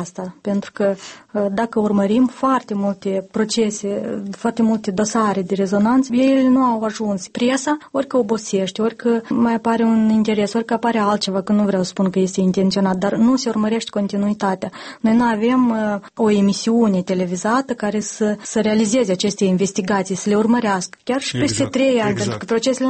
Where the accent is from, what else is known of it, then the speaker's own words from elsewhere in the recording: Hîncești, Hîncești District, Moldova; sunt din Hâncești și atunci când merg o dată, de două ori pe lună acasă, merg printr-un sat imediat apropiat de vama Leușeni.